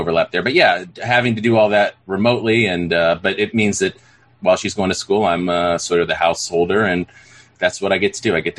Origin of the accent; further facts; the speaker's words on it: Ohio, United States; I'm from Northeast Ohio.